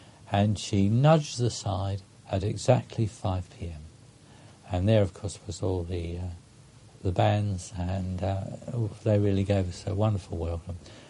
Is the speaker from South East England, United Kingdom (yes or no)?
yes; South East England, United Kingdom; quite a number of people, my friends, knew I came from the Isle of Wight